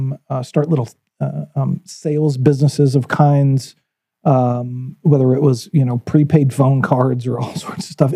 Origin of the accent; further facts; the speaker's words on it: Texas, United States; I grew up in West Texas, right? When you see bullshit, it's bullshit, right?